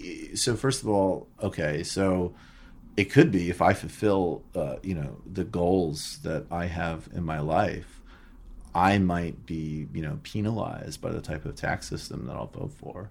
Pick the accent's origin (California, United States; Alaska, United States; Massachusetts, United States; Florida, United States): Massachusetts, United States; Northfield; That was my hometown mostly. Although, but my family was all, I lived in Northfield. Amherst. Well, no, Northfield, no. Northfield and Shelburne Falls were not.